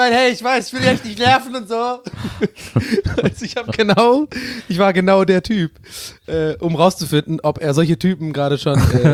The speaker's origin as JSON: {"language": "German", "country": "Ireland", "second_language": "German", "said": "Ich meine, ich bin ja Ire durch und durch und das, was man uns nachsagt, das stimmt auch."}